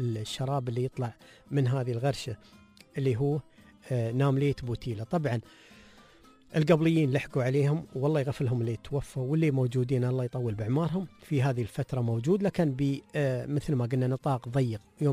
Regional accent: United Arab Emirates; مثل هذه المشروبات عندنا في الإمارات

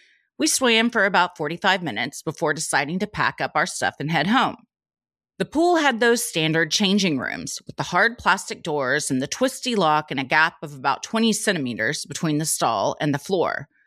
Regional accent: Netherlands; English is a second language; So I'm from the Netherlands.

